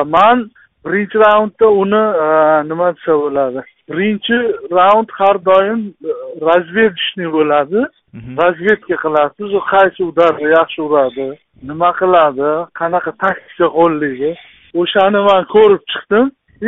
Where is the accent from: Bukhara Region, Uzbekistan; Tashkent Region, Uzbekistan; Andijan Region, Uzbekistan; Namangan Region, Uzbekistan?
Tashkent Region, Uzbekistan; O'zim Toshkent viloyati O'rta Chirchiq tumanidanman.